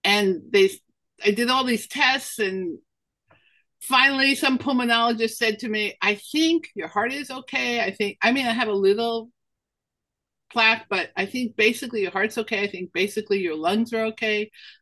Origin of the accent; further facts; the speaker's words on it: Brooklyn, New York, United States; funny because kids used to make fun of Charlotte when I was a kid. I grew up in Brooklyn.